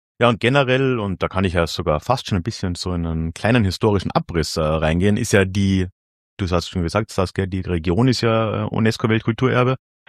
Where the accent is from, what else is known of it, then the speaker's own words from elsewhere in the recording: southern Austria, Austria; Also ich bin ja eigentlich gar nicht aus der Wachau, ich komme aus dem Süden Österreichs, bin Wahl-Wachauer